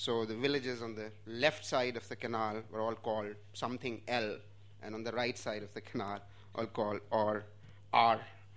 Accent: Punjab, Pakistan; I was born in Pakistan, in Pakistani Punjab, in a small village in central Punjab, in a district called Okada. The village was called 2x4L.

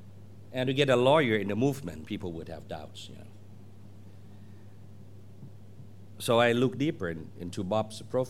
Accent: Bangkok, Thailand; I grew up in Bangkok myself.

